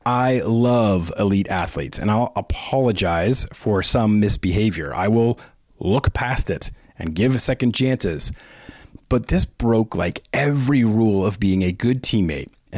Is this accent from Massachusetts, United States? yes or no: yes; Boston, Massachusetts, United States; As most of you know, I am from Boston. Been a Patriots, Celtics, Bruins, and Red Sox fan for life.